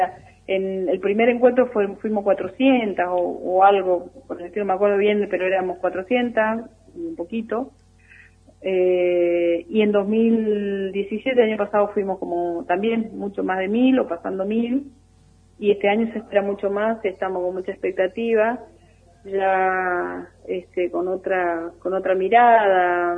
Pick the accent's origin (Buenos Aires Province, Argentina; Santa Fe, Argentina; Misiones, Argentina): Misiones, Argentina; Yo vengo de Misiones, vengo de 1.400, 1.500 kilómetros.